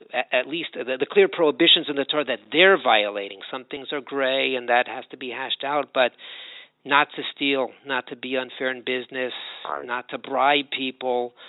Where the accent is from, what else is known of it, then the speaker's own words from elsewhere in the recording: Los Angeles, California, United States; I'm originally from Los Angeles.